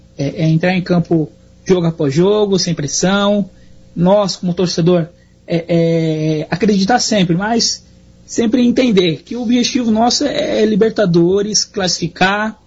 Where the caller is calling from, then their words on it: São Paulo, Brazil; sou aqui do Jabaquara, zona sul de São Paulo.